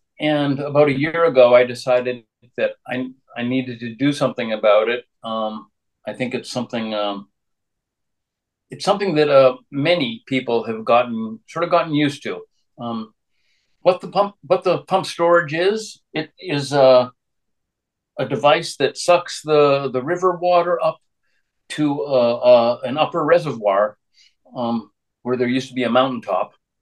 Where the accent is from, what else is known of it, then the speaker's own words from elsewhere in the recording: Greenfield, Massachusetts, United States; I'm from Greenfield.